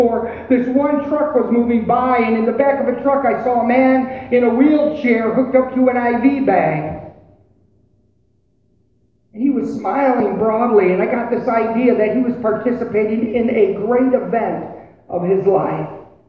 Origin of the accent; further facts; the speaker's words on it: Brighton, Michigan, United States; it was in my hometown of Brighton, Michigan, and it also was a 4th of July celebration.